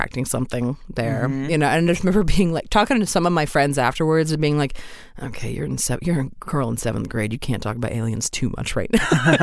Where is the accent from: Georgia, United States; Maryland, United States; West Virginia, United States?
Maryland, United States; Yeah, I'm from Maryland originally, and I was in band.